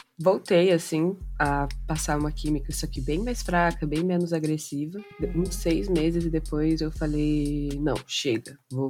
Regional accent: Curitiba, Paraná, Brazil; Eu tenho 20 anos, nasci e cresci aqui em Curitiba mesmo, apenas com mamãe, sem papai.

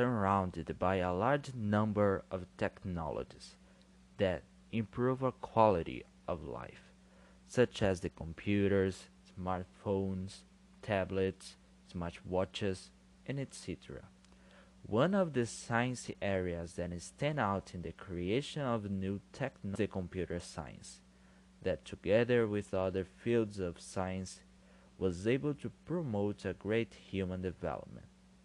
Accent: Brazil; English is a second language; Hi everybody … from Brazil, and this is Easy English, the podcast made by English learners.

